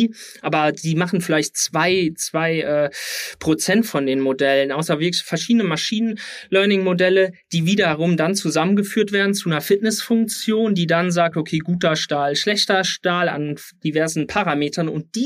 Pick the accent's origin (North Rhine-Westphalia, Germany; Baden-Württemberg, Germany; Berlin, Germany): North Rhine-Westphalia, Germany; Siegen; Ich komme aus Südwestfalen, Siegen.